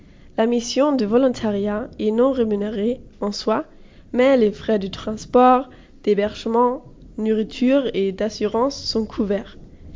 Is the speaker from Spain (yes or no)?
no; Königsbrunn, Bavaria, Germany; French is a second language; moved away as an adult; now in Redon, France; j'ai 18 ans et je viens de Königsbrunn, une ville près de Munich en Allemagne.